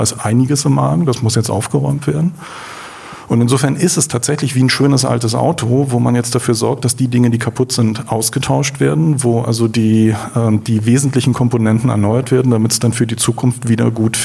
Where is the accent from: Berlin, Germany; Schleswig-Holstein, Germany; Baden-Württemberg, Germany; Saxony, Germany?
Berlin, Germany; wenn wir als Berliner an dieser Stelle vielleicht dann einen Anspruch formulieren